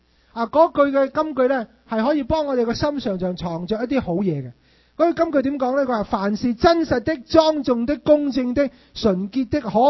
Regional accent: China; 你同我都系中国人，你同我都系一个中国家庭里边长大。

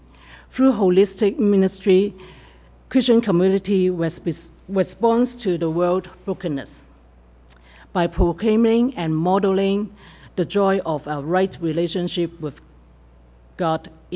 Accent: Toronto, Ontario, Canada; also born or lived in Thailand; I'm from Toronto, and how long ago? I have been back for 8 years.

